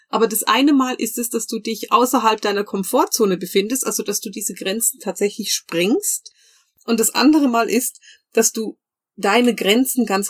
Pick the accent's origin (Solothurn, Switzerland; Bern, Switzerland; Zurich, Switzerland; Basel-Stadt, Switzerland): Bern, Switzerland; Ich bin ja in Bern groß geworden